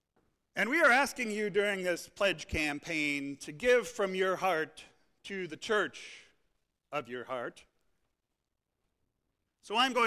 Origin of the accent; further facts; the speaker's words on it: Philadelphia, Pennsylvania, United States; You know, I come from Philadelphia. I lived in Philadelphia for 18 years, taught at the Lutheran Seminary, still do.